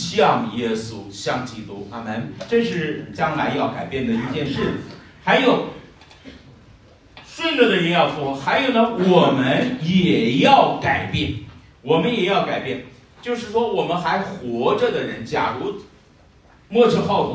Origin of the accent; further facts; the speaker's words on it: Henan, China; accent: Henan dialect; 你本来用我们河南话说，你穿的是个黑布衫